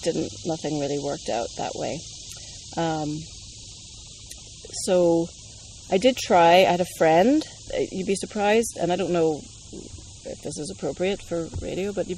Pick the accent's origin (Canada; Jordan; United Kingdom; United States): United States; now in Ireland; being an American citizen living in Ireland, I didn't know if I would ever want to move home.